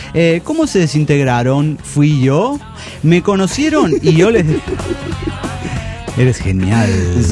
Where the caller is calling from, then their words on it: Torreón, Coahuila, Mexico; de Torreón.